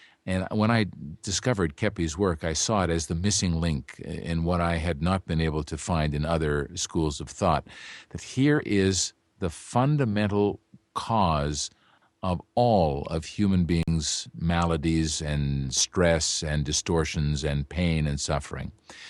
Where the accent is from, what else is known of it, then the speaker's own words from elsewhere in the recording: Vancouver, British Columbia, Canada; And I grew up in the Vancouver area where they started.